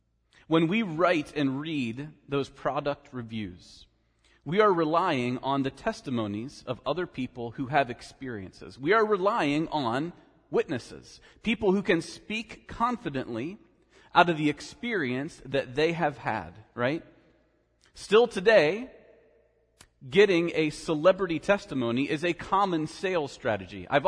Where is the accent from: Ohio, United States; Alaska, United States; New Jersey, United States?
Ohio, United States; Winona; I grew up in Winona, Ohio, home of probably more cows than people, with a single stop sign intersection, right?